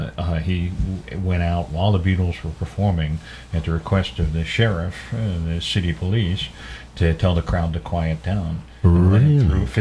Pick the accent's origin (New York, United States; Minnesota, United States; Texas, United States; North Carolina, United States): New York, United States; New York City; I grew up in New York City.